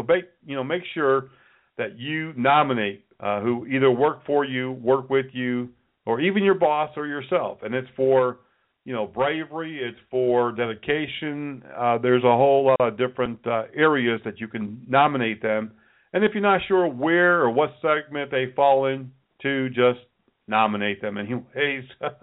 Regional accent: Connecticut, United States; now in Charlotte, United States; We're based in Charlotte, North Carolina, but I grew up in Connecticut and have been to Vermont many, many, many times.

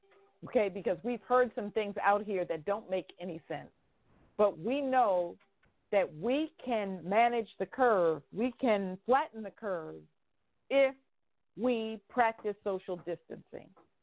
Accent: New Jersey, United States; because I am from New Jersey, at this point, almost daily, I am hearing about friends and loved ones

